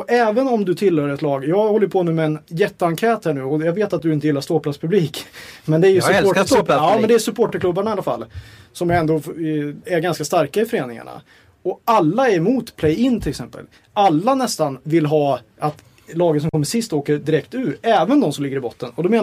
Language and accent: Swedish; Karlstad, Värmland, Sweden; jag är från Karlstad.